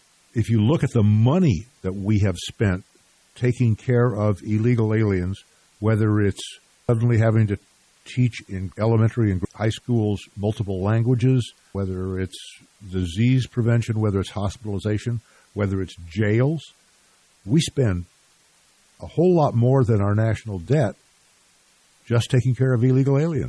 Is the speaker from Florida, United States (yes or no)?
no; Los Angeles, California, United States; One of the things I know, because I grew up in Los Angeles